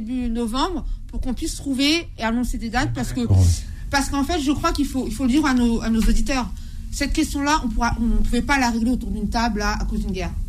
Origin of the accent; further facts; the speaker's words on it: France; parce qu'on est français